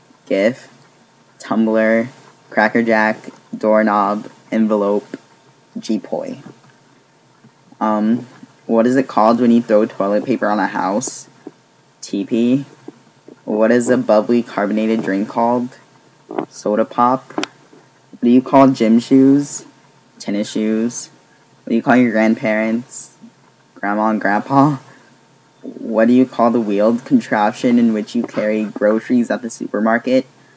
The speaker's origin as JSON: {"language": "English", "town": "Indianapolis", "region": "Indiana", "country": "United States", "said": "I'm from Indianapolis."}